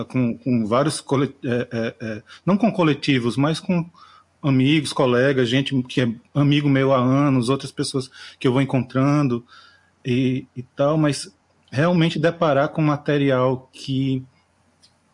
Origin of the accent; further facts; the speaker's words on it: Pernambuco, Brazil; sou aqui de Pernambuco.